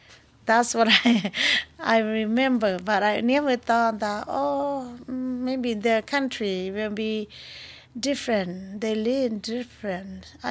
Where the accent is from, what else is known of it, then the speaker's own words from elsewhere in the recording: Laos; moved away as an adult; now in Missoula, United States; We are from Laos. We live in Missoula now. Missoula, Montana.